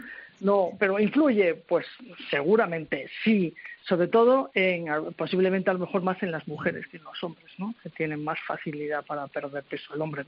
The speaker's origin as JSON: {"language": "Spanish", "town": "Madrid", "region": "Community of Madrid", "country": "Spain", "tie": "born or raised there", "said": "Cuando yo era pequeña yo jugaba todo el día en la calle, yo soy de Madrid, jugaba en la calle."}